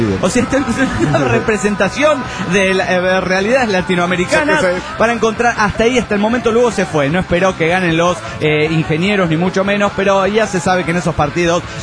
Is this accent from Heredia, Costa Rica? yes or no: yes; Heredia, Costa Rica; de Heredia, Costa Rica.